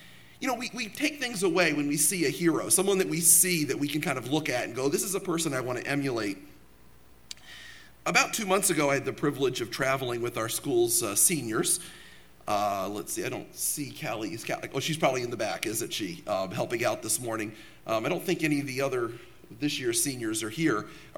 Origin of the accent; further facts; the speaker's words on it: Baltimore, Maryland, United States; And all of that for my hometown team, the Baltimore Orioles.